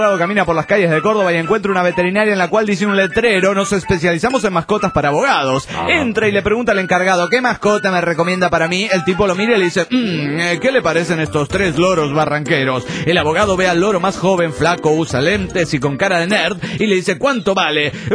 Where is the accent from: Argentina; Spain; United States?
United States; Dallas, Texas; de Dallas, USA.